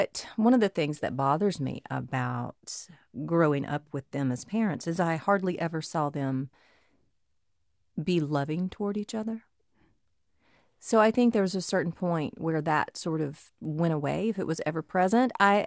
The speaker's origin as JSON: {"language": "English", "town": "Frankville", "region": "Alabama", "country": "United States", "tie": "born or raised there", "said": "when I was growing up in Frankville, Alabama"}